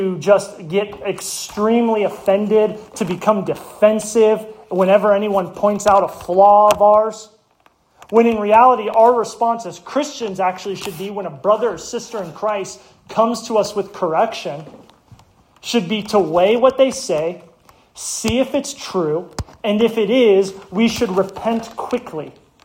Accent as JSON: {"language": "English", "town": "Lake Havasu City", "region": "Arizona", "country": "United States", "tie": "born or raised there", "said": "going back in my hometown of Lake Havasu City"}